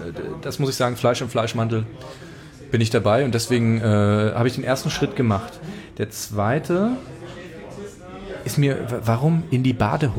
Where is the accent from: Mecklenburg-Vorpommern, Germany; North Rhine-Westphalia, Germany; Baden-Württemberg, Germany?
Mecklenburg-Vorpommern, Germany; ich bin ja Mecklenburger ursprünglich, und das ist eher so karge Küche.